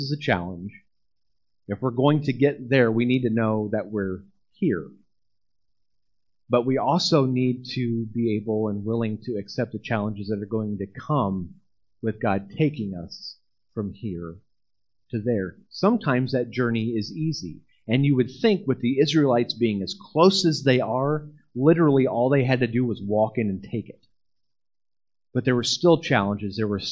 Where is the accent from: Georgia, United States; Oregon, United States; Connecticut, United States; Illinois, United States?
Illinois, United States; Wyoming; Now, I grew up around the Spoon River in Wyoming.